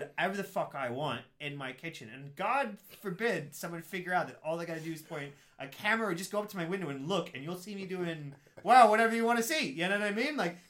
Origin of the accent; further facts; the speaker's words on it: Scotland, United Kingdom; I tried to watch Braveheart, and like, I am Scottish, so I love that film.